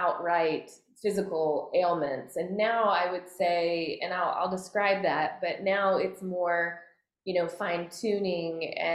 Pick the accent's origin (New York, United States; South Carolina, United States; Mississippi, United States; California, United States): Mississippi, United States; And I am a seventh generation of the county that I was raised in Mississippi.